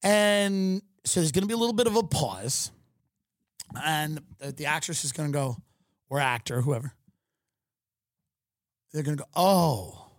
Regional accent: Maryland, United States; You grew up in the South, right? I grew up in Maryland. Same thing.

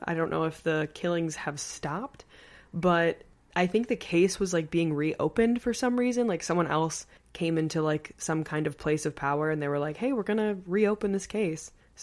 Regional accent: Long Island, New York, United States; For those of you who don't know, I am from Long Island. I grew up on Long Island. I, like, you know, very much still call it home.

